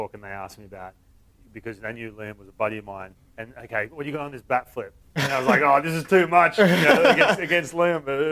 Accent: Australia; Are you just saying this because I'm Australian?

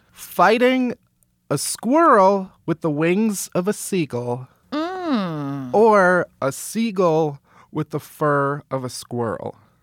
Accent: Chicago, Illinois, United States; I grew up in Chicago.

